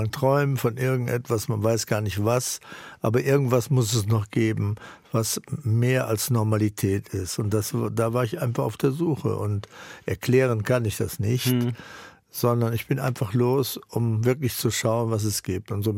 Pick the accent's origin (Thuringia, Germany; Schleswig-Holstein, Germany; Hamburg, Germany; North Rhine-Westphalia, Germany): Hamburg, Germany; also born or lived in Austria; Ich bin in Österreich geboren und dann nach Hamburg und bin bei meiner Großmutter, die hatten da so Ländereien und mitten auf dem Land in Hamburg, Duvenstedt, das ist so Duvenstedter Burg, jetzt Naturschutzgebiet. Und da habe ich gewohnt.